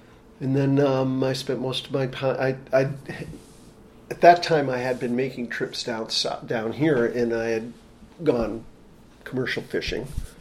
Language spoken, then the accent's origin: English; Rhode Island, United States; Well, I grew up in Rhode Island, which, of course, isn't usually thought as such. But yeah, we lived on the shore.